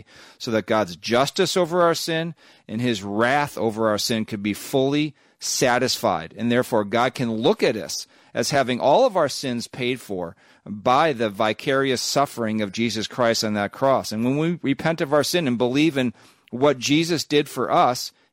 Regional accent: Minnesota, United States; I'm a husband. I'm a father. I'm a son. I'm a American. I'm a Minnesotan.

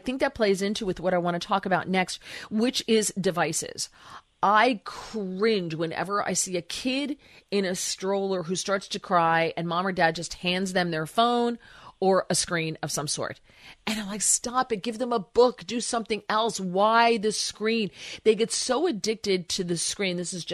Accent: New Jersey, United States; I mean, I grew up in New Jersey drinking water out of a hose, right?

